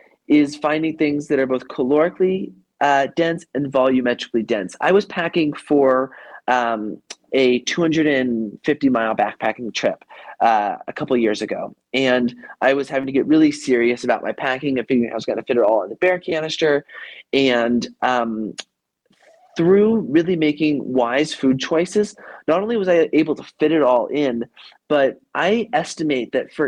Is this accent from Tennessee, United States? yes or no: no; Idaho, United States; I grew up in Idaho with, you know, there's this range called the Sawtooth Range there